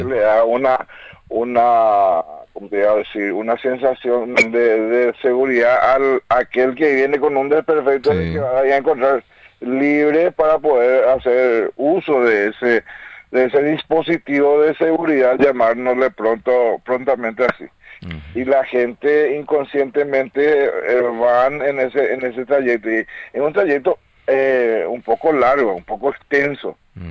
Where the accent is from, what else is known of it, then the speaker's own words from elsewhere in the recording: Paraguay; somos los paraguayos, muchas veces somos inconscientes